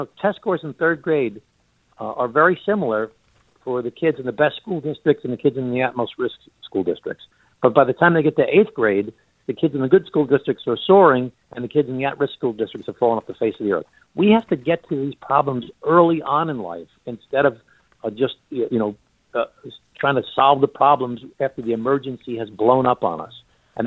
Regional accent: New York, United States; I was the mayor of my hometown, the county executive, as you mentioned, of Nassau County, larger than 12 states in the United States of America.

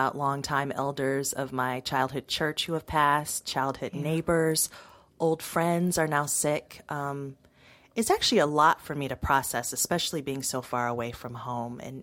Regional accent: Detroit, Michigan, United States; My hometown of Detroit is a hotspot where more than 8,000 confirmed cases have been totaled and more than 740 deaths reported in the city.

